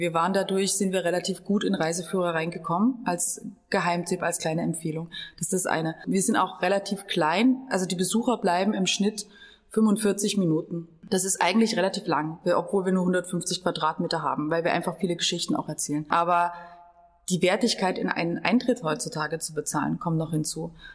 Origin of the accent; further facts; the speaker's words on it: Germany; wir als Deutsche, was mögen wir an Österreich und wir mögen die Sprache